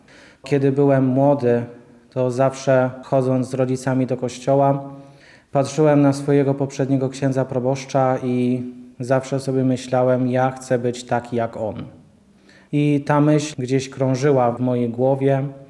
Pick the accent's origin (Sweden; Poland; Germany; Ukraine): Poland; Obice, Świętokrzyskie Voivodeship; pochodzę z parafii Obice.